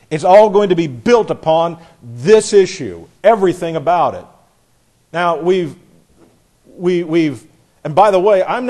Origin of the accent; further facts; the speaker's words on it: the South, United States; trying to teach a Southerner what being a Southerner is. I've been around it my whole life.